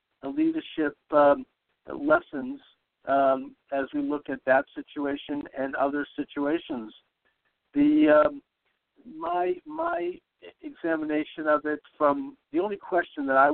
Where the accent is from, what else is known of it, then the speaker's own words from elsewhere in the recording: Boston, Massachusetts, United States; because I'm from Boston, and I knew who Whitey Bulger was